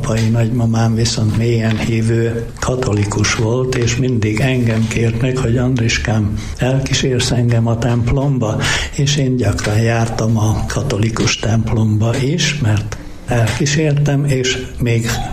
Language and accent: Hungarian; Salgótarján, Nógrád, Hungary; voltam megkeresztelve, az is vagyok, de édesanyám evangélikus, Salgótarjánban nőttem föl